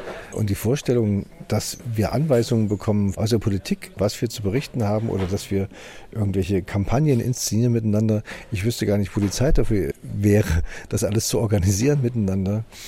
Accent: East Germany, Germany; Also ich habe mich noch nie getroffen gefühlt, irgendwie als Ostdeutscher oder diskriminiert oder herabgewürdigt, nö.

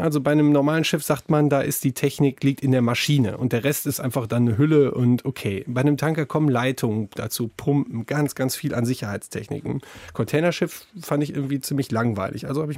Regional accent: Wesel, North Rhine-Westphalia, Germany; born there; now in Bonn, Germany; Ich bin am Niederrhein in Wesel geboren, jetzt lebe ich in Bonn.

